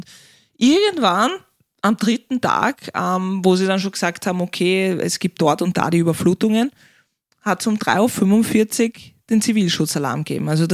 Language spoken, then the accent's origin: German; Vienna, Austria; Also wir sind beide Wiener Kinder. Du hast nur eine Zeit lang in Salzburg gewohnt oder in Steiermark, ja. Aber ich bin halt wirklich in Wien auch geboren und für mich war es eigentlich nie denkenswert, dass ich sage, ich ziehe aufs Land.